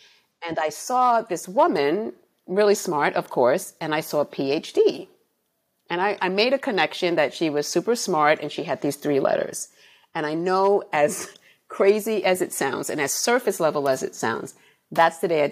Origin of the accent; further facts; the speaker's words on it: Bronx, New York, United States; And my experience, I think, is probably like most kids still growing up in the South Bronx, where they're not with teachers that have a racial consciousness.